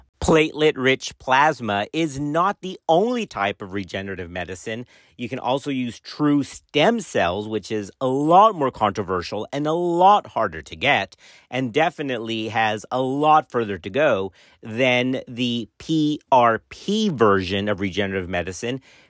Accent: Dallas, Texas, United States; now in College Station, United States; You all know that I'm from Dallas, and we moved to College Station in 2015.

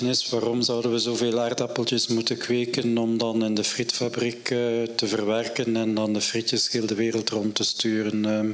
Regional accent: Bruges, West Flanders, Belgium; also born or lived in Halle; Dus die zandgronden, ik ben afkomstig van Brugge enzovoort.

